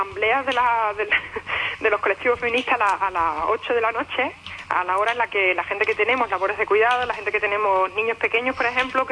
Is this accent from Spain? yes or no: yes; Andalusia, Spain; Yo que soy andaluza